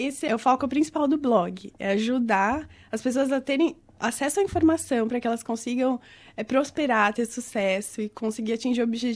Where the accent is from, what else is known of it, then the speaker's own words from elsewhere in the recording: São Paulo, Brazil; moved away; also born or lived in Fortaleza; Eu cresci em São Paulo, mas eu nasci em Fortaleza, sou uma nordestina com maior orgulho, mas é porque como eu cresci em São Paulo, eu fui para São Paulo com 2 anos, eu não tenho sotaque